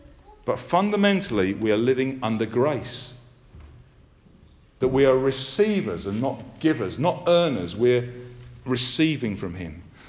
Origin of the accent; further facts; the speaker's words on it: United Kingdom; I'm British, yeah. I'm white, yeah.